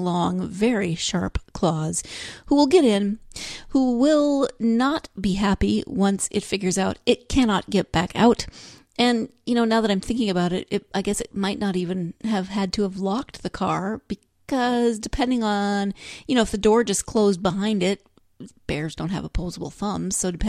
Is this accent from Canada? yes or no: no; Montana, United States; You're probably tired of me hearing it, that I grew up in Montana.